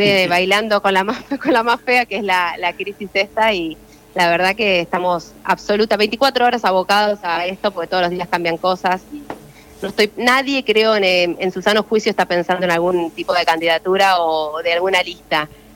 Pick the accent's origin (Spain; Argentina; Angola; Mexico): Argentina; Santa Fe; moved away as an adult; Sí, he vivido toda mi vida en Santa Fe, tengo mi familia ahí. Y bueno, me vine ya de grande, ahora de adolescente diría, para la universidad, y me casé y me quedé acá. Pero tengo mi corazón allá.